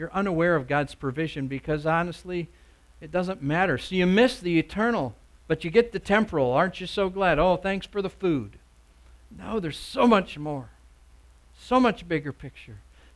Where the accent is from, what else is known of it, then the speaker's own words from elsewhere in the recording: United States; I'm so glad that I'm an American, you know.